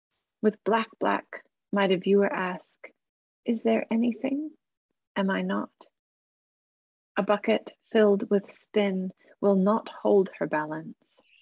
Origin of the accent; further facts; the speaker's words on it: New Zealand; now in Melbourne, Australia; I'm from Aotearoa and so-called Australia, and recording this on the Wurundjeri country of the Kulin Nation in Nam in Melbourne.